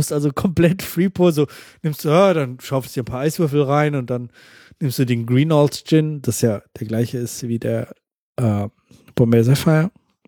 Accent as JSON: {"language": "German", "country": "Germany", "said": "Naja, ich komme aus Deutschland, Großbritannien ist lokal genug."}